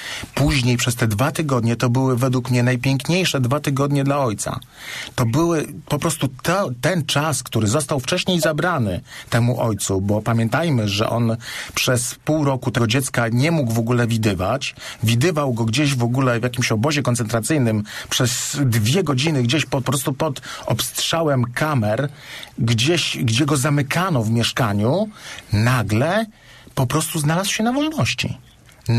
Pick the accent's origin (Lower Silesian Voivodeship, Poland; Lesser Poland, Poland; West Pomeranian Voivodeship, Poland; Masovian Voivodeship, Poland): Masovian Voivodeship, Poland; Warsaw; ja jestem z Warszawy, a już jestem trzeci raz w Poznaniu w tym miesiącu